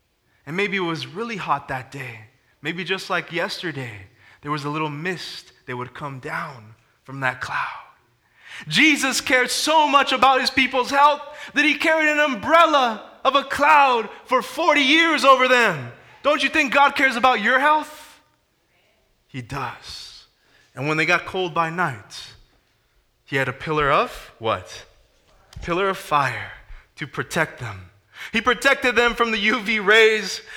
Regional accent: California, United States; Have you ever been in a very hot place? I'm from California.

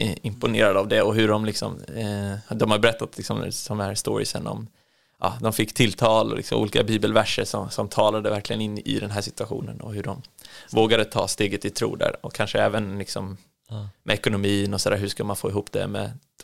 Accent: Småland, Sweden; also born or lived in Gothenburg; Jag föddes ju faktiskt på andra sidan Sverige, Göteborg. Så det var kul. Så jag började mina första år nere i Göteborg. Men sen så har jag haft majoriteten av min uppväxt i Småland. I Holsbybrunn utanför Vetlanda. Som jag flyttade när jag var 10 någon gång.

